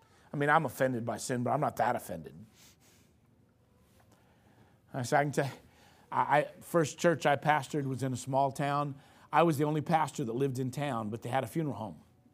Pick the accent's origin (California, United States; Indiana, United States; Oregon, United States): Indiana, United States; Indianapolis; he's from, grew up in the same town I grew up in Indianapolis, in the same neighborhood I grew up in.